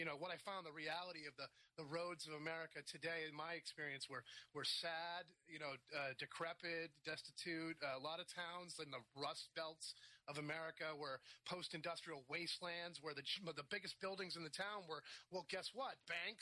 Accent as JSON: {"language": "English", "region": "New England", "country": "United States", "tie": "born or raised there", "said": "Growing up in the American Northeast colonial New England town, little white picket fences and stuff, it was hard to reconcile that as well."}